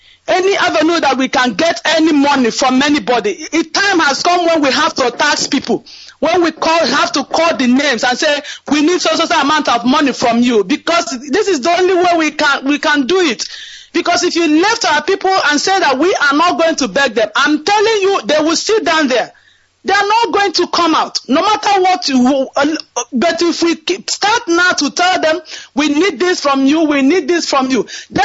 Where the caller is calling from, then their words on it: Ireland; Yes, Director, this is … I'm calling from Ireland.